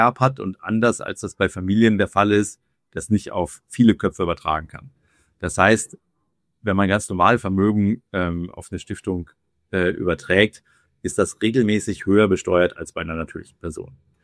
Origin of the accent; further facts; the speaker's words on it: Schwerte, North Rhine-Westphalia, Germany; und ich komme so aus der Nähe von Dortmund, also so zum Tor des Sauerlands, zu Schwerte komme ich.